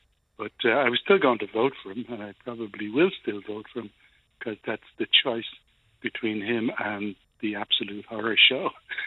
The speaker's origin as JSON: {"language": "English", "town": "Dublin", "region": "County Dublin", "country": "Ireland", "tie": "born or raised there", "moved": "as an adult", "lives_now": "United States", "said": "I grew up in Dublin, worked in Dublin for years, but we came over here in the 80s, basically for a job."}